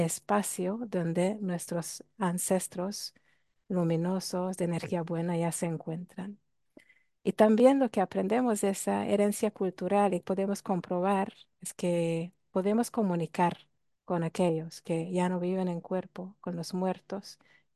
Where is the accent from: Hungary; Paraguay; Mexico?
Hungary; Spanish is a second language; now in Barcelona, Spain; que soy húngara, así que ese acento que escucha no es de Brasil, aunque me dicen que tengo acento brasileño. Soy húngara y vivo en Barcelona, España, en la tierra de Cataluña.